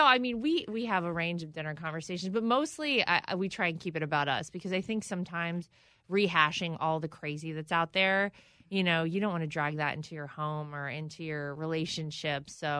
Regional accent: North Carolina, United States; We were in my home state of North Carolina.

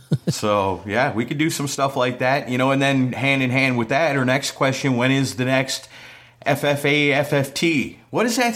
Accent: Wisconsin, United States; I guess because I'm from Wisconsin and, you know, besides … they're the biggest thing going from up there.

